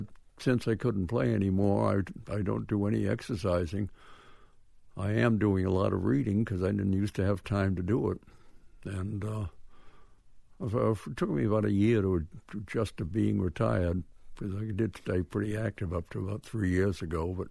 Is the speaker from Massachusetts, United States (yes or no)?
yes; Boston, Massachusetts, United States; born there; I was born in 1919 in Boston.